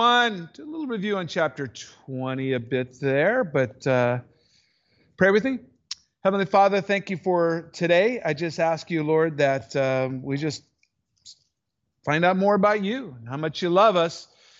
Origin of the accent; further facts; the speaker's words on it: United States; you read it like an American, right? I'm an American.